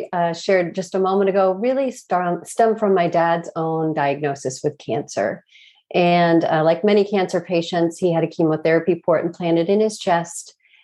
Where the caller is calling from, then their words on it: St. Paul, Minnesota, United States; I'm calling from St. Paul, Minnesota, where I've been for about 20 years.